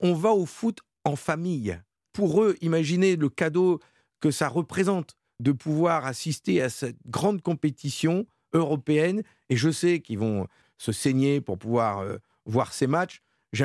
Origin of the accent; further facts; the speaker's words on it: Lille, Hauts-de-France, France; dans le meeting chez nous à Lille.